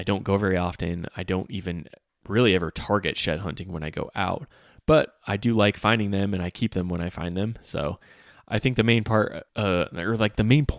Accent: Utah, United States; But it's right here close to my hometown. It hits all the peaks in Davis County along the Wasatch Mountains.

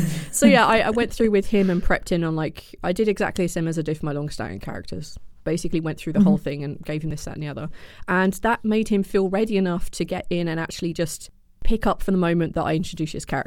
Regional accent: United Kingdom; And I'm British, so there's no way you can mistake me for any of them.

